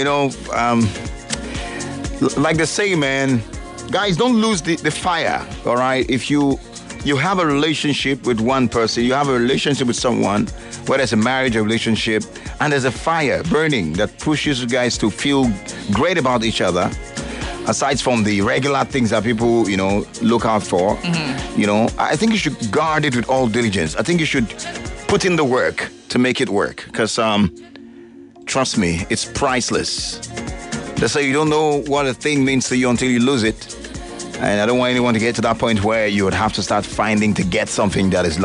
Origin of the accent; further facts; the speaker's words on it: Nigeria; When you hear vegetable as an African man, as a Nigerian out there, what comes to your mind?